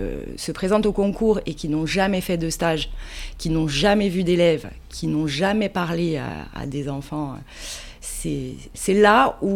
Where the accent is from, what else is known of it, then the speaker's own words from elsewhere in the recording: Corsica, France; Bon, alors je me présente … je suis corse. J'arrive fraîchement de Bastia, ça fait un an que je suis installée au Pays Basque